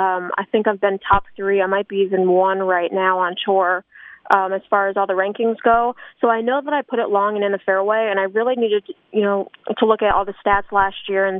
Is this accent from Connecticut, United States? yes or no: yes; Hartford, Connecticut, United States; I grew up in Hartford 2 hours away.